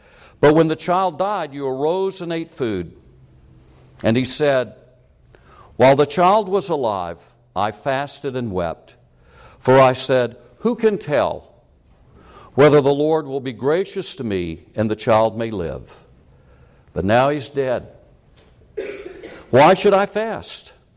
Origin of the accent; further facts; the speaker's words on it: South Carolina, United States; See, I was raised in South Carolina. And you, in South Carolina history, you learn the state motto